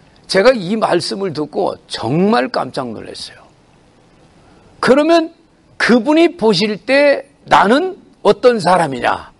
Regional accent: South Chungcheong, South Korea; 제 고향이 계룽산이라 그 동학사 갑사 자주 가거든요.

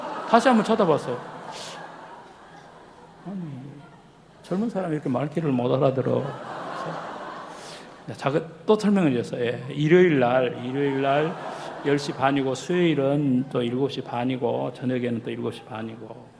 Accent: Gwangju, South Korea; 제가 태어나서 전 전라도 광주가 제 고향인데

